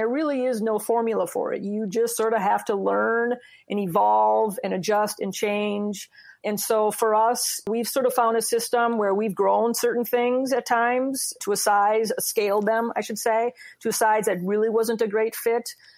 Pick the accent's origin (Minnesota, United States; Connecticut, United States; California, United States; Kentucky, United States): Minnesota, United States; Roseville; I did not grow up on a farm. I grew up in Roseville, which is just a small little inner loop suburb.